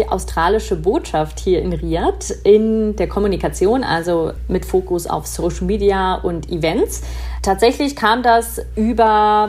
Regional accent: Germany; Und dann habe ich gesagt, ja, ich bin aus Deutschland.

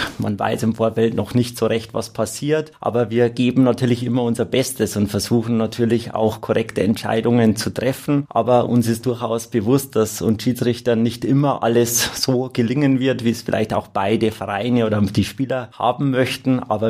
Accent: Deggendorf, Bavaria, Germany; in meiner Heimatstadt Deckendorf pfeifen zu dürfen

